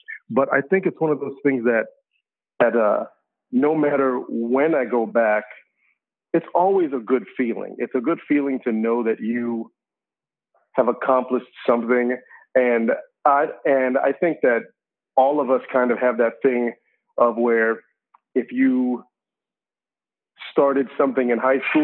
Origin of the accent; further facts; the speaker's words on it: Orlando, Florida, United States; I'm from Orlando, raised in Tangelo Park, went to West Orange High School, went to Dr. Phillips High School.